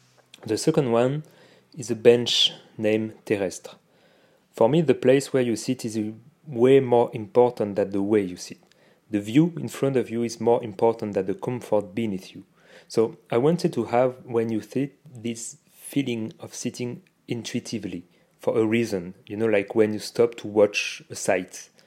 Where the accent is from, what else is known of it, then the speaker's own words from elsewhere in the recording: France; English is a second language; I'm a designer from France